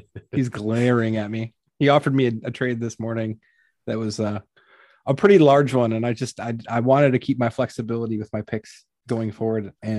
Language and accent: English; Wisconsin, United States; I'm from Wisconsin, so I got to see him play for a good amount of time before he was in the NFL.